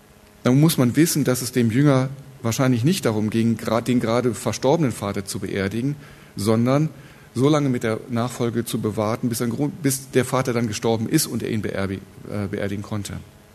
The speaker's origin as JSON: {"language": "German", "town": "Bielefeld", "region": "North Rhine-Westphalia", "country": "Germany", "said": "Ich komme aus Bielefeld, bin wie gesagt Fußballfan."}